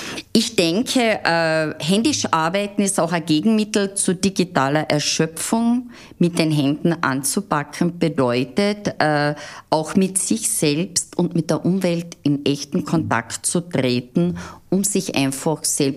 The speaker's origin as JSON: {"language": "German", "region": "Carinthia", "country": "Austria", "said": "man spricht ja bei uns in Kärnten von Anpacken"}